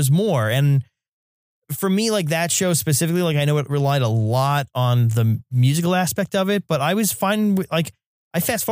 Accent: Staten Island, New York, United States; He's actually from Staten Island, my hometown.

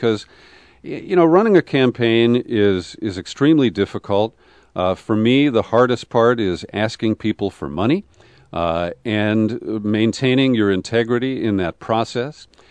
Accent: San Francisco, California, United States; And I'm from San Francisco, where all that started 10 years ago on Valentine's Day.

